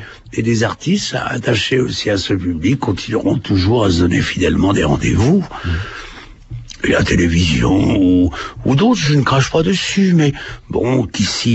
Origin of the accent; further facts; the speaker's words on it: Normandy, France; born there; parce que je suis né dans la Manche.